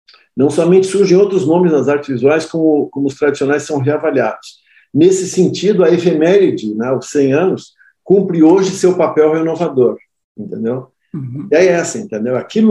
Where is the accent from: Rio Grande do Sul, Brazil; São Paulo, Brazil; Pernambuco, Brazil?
Rio Grande do Sul, Brazil; Novo Hamburgo; Não, na verdade, eu sou de Novo Hamburgo, já expliquei isso aqui. Eu não sou gaúcho exatamente.